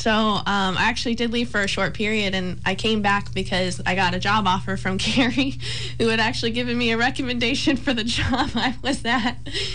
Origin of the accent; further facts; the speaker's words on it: Virginia, United States; Growing up in Stafford County my entire life, I never knew these neighborhoods even existed.